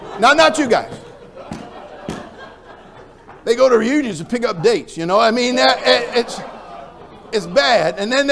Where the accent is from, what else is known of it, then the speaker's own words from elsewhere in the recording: California, United States; I know I'm from California. Now, I'm born and raised in California, all right?